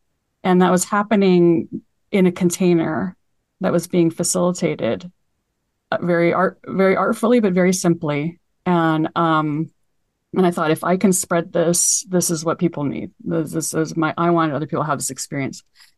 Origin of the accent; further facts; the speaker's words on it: United States; I felt like it was the water I needed as an American, in our